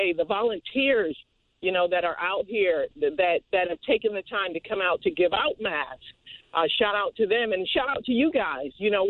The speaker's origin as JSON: {"language": "English", "town": "Hartford", "region": "Connecticut", "country": "United States", "tie": "born or raised there", "said": "So I'm African American, right? I grew up in Hartford, right?"}